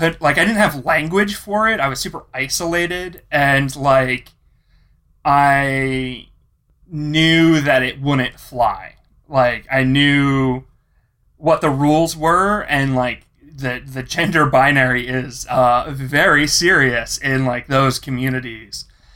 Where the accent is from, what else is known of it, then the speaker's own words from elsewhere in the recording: Philadelphia, Pennsylvania, United States; I grew up in Philadelphia. I'm currently in Maryland.